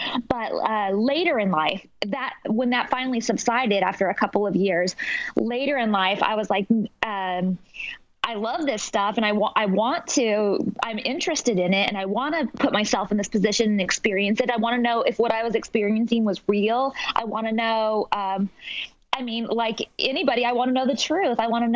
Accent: California, United States; So I didn't grow up in L.A. I grew up in Northern California.

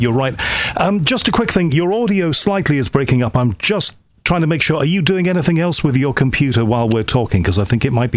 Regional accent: United Kingdom; being a Brit and living not too far away from this place

